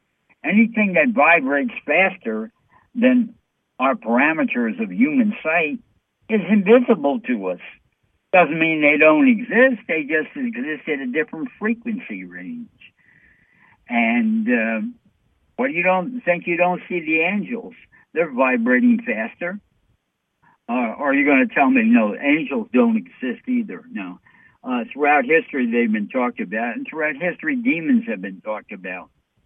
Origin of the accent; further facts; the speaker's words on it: New York City, New York, United States; We've got some really evil people here on the East Coast, you know. I'm from New York City, you know.